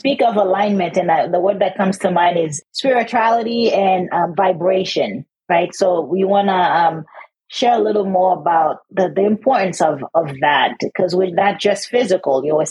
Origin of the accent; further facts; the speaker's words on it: Haiti; I'm from Haiti, and sometimes we don't always have fresh, clean water.